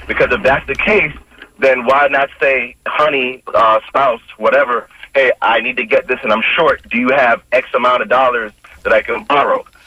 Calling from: Tampa, Florida, United States; I'm calling from Tampa.

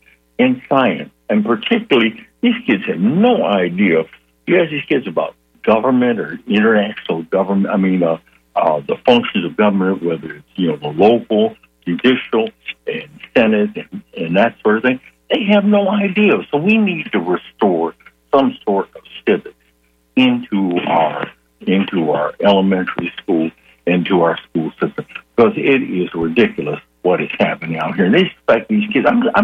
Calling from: Gainesville, Florida, United States; I'm calling you from Gainesville, Florida today.

